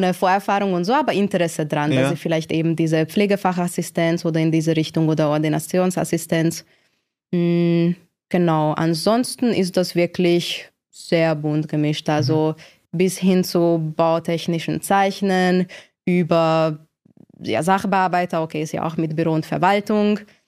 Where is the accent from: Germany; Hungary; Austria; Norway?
Hungary; first language Hungarian; German is a second language; moved away; also ich komme ja ursprünglich aus Ungarn, deswegen meine Muttersprache ist Ungarisch.